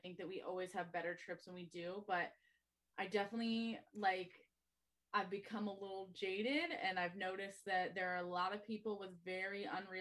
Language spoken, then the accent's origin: English; Ohio, United States; Like I'm from Ohio originally